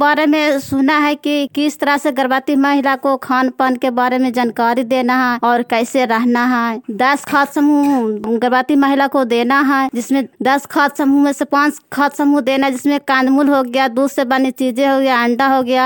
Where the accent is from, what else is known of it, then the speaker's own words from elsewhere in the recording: Hasni, Bihar, India; हसनी पंचायत हसनी गांव के रहने वाला हूं।